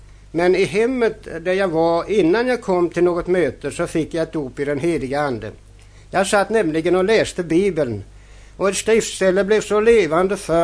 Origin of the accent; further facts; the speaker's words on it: Kalmar County, Sweden; Jag är nämligen smålänning och det är cirka 3 mil från Kalmar söderut.